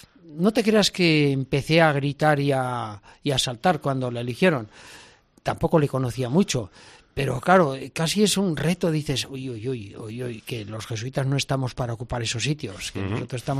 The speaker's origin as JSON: {"language": "Spanish", "town": "Tudela", "region": "Navarre", "country": "Spain", "tie": "born or raised there", "said": "Que soy parte de Tudela. Tudela me ha conformado y me ha hecho"}